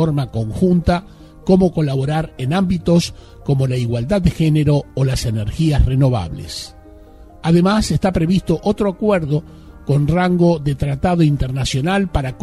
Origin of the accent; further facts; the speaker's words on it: Uruguay; yo, que soy gallego, dijo, y soy uruguayo, pero soy gallego de corazón